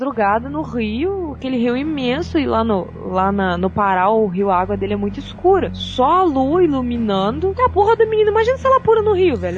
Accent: Pará, Brazil; Lá na minha cidade, eu morava no interior do Pará

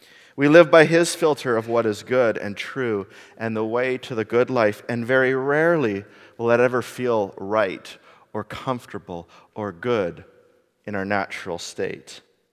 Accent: Canada; And while our passport might say in the natural that we are Canadian

